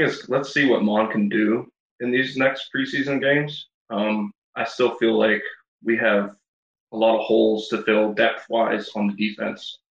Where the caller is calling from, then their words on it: Pittsburgh, Pennsylvania, United States; I live in Pittsburgh, PA.